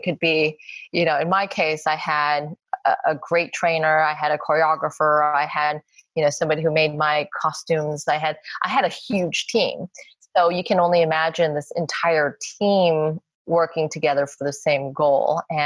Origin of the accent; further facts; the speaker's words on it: Los Angeles, California, United States; I'm all American. Then you go into like a long conversation about like explaining how your parents immigrated, or when people ask you, you know, where are you really from? I'm like, LA. LA.